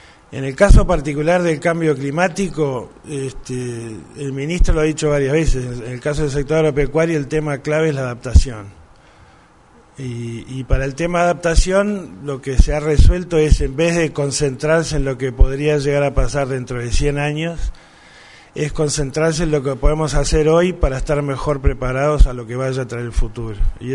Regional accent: Uruguay; Como uruguayo es un orgullo que eso se esté dando acá.

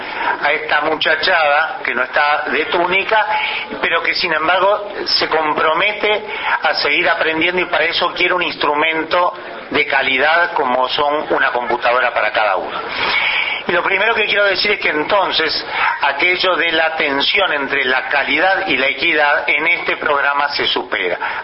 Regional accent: Uruguay

